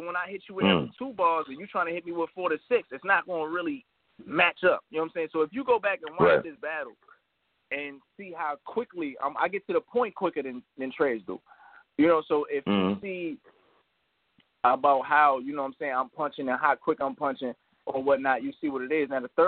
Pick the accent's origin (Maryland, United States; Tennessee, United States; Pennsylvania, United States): Maryland, United States; But coming from We Go Hard to URL wasn't a big difference because I'm coming from Maryland.